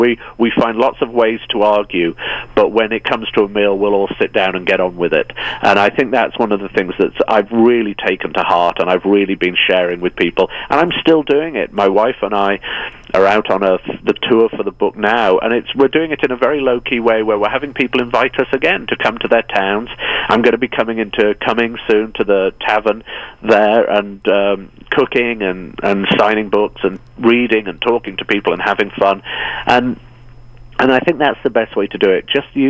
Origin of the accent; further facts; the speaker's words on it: United States; I can say we now, I'm an American.